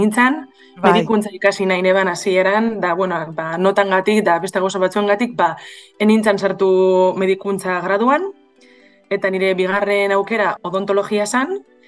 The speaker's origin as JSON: {"language": "Basque", "town": "Bilbao", "region": "Basque Country", "country": "Spain", "tie": "born there", "said": "eta Bilbon jaio nintzen, 1984 urtean."}